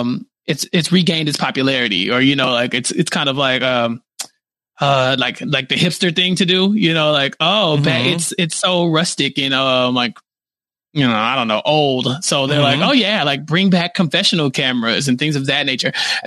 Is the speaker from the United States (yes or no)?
yes; Texas, United States; As a Texan, I don't know what that means.